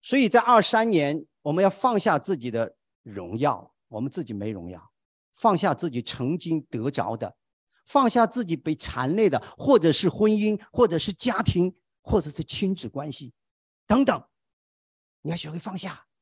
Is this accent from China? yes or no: yes; Hunan, China; accent: Hunan; 我们湖南话不这样说哈